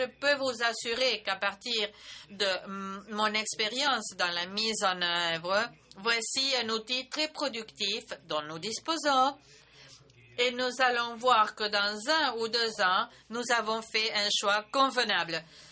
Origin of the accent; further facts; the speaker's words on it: Pakistan; French is a second language; J'ai déjà dit que je viens du Pakistan et au Pakistan, il n'y a pas une largeur de bande très, très importante.